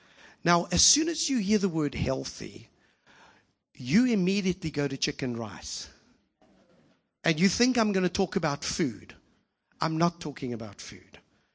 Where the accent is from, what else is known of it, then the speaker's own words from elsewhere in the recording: South Africa; I'm South African